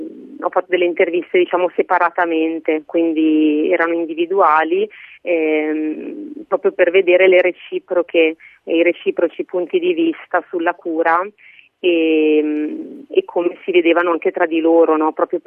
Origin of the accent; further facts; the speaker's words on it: Varese, Lombardy, Italy; now in Padua, Italy; perché sono originaria di Varese, ma vivo a Padova